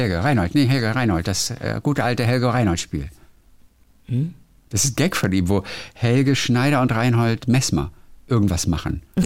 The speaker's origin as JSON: {"language": "German", "town": "Lübeck", "region": "Schleswig-Holstein", "country": "Germany", "tie": "born or raised there", "said": "denn ich bin in Lübeck aufgewachsen."}